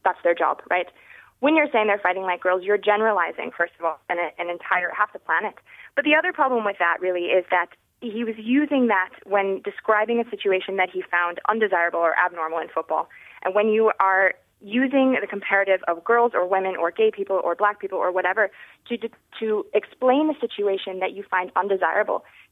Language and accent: English; United States; Well, I have to admit that as an American, that's not a phrase that I'm particularly familiar